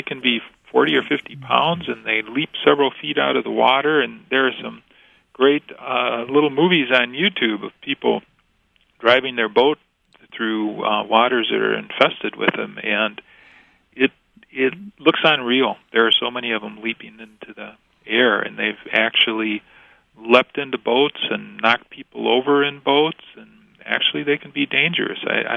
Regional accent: Detroit, Michigan, United States; I know I grew up in the Detroit area, and people had carp for Christmas dinner.

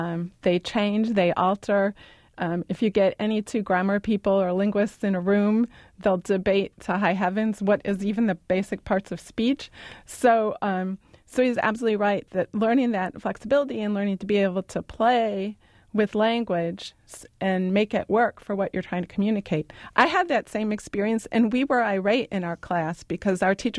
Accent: Chicago, Illinois, United States; I'm from Chicago and we're forever ending our sentences with prepositions

